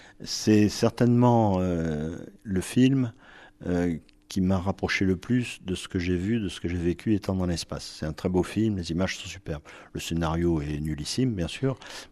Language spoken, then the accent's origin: French; France; Ce sont mes racines aussi, même si je suis français.